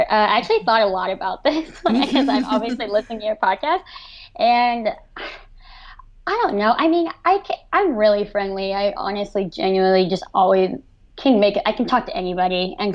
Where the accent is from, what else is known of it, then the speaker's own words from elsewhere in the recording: Houston, Texas, United States; now in Athens, United States; I grew up in the suburban area of Houston, Texas.